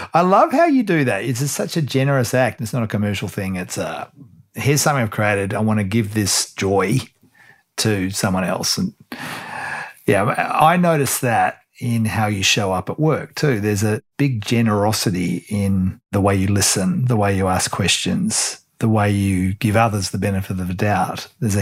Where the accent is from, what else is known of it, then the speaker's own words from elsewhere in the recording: Australia; I don't, as an Australian.